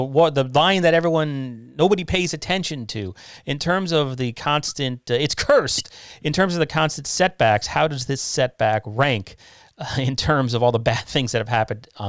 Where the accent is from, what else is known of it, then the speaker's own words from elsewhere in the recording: New York, United States; I grew up in New York. Tolls were, a thing of daily life.